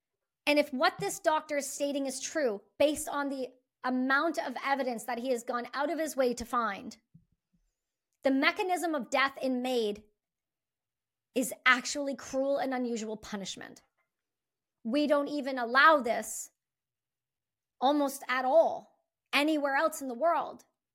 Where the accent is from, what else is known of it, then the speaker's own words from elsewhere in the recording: Canada; Because our Canadian government has now deemed us as Canadian citizens nothing but a nuisance, a burden, a problem, a thing in the way.